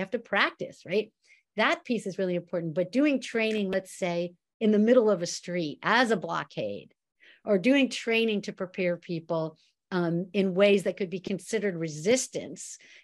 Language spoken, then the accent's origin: English; Washington, District of Columbia, United States; I'm from Washington, D.C.